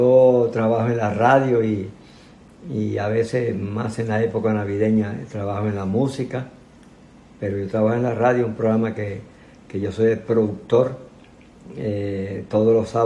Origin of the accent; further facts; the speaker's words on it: Añasco, Puerto Rico; born there; Nací en Añasco, en el barrio Miraflores. Y nací el 30 de septiembre de 1939.